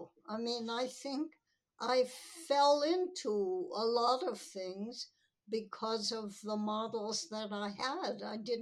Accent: Vienna, Austria; English is a second language; as an identification, Vienna plays a role. Maybe to justify my accent, or because there are aspects that I like about having a bit of an independent identity.

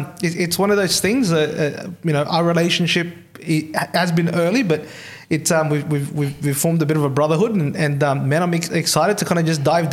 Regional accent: Manila, Metro Manila, Philippines; now in Australia; I was born in the Philippines. So my mother was from Cebu, and then my father is from a place called Tondo, which is in Manila, Metro Manila. Tondo is a slum.

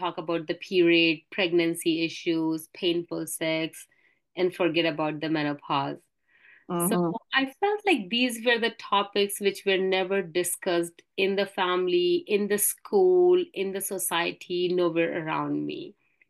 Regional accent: India; now in Canada; But I grew up in India. I studied in India. Grew up in a typical South Asian family

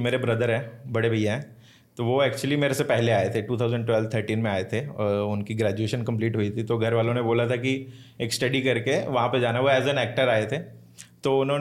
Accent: Jammu, Jammu and Kashmir, India; now in Mumbai, India; मेरा home town Jammu and Kashmir है, मैं जम्मू सिटी से हूँ और मुझे बॉम्बे में, आई थिंक अभी मैं बॉम्बे में मूव कर चुका हूँ 10 साल पहले, 2015 या 2014 के एंडिंग में मैं आया था यहाँ पे।

